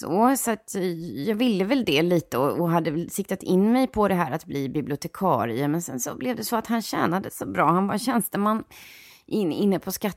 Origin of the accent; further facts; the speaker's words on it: Björkhagen, Stockholm County, Sweden; Jag är ju 67 år då, så att jag växte upp i Björkhagen, Hammarbyhöjden, på Ystadsvägen, i de radhusen där